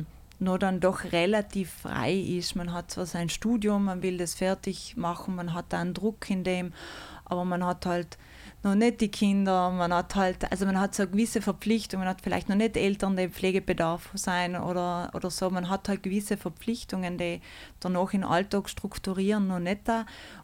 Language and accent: German; South Tyrol, Italy; Ich glaube, das hat man als Südtiroler ein bisschen einen Drang zu verstehen, warum ist das jetzt genau da so.